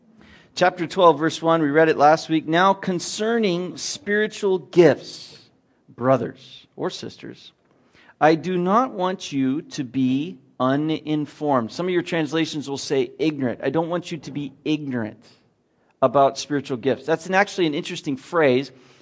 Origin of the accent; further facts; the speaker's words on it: the South, United States; I grew up in the South. It was always 6-guns.